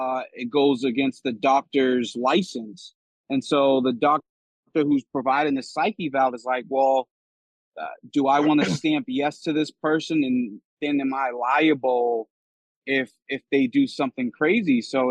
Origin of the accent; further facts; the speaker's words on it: Roxbury, Massachusetts, United States; The rest of my family, I grew up in Roxbury, so all of my family, for the most part, still in Mass.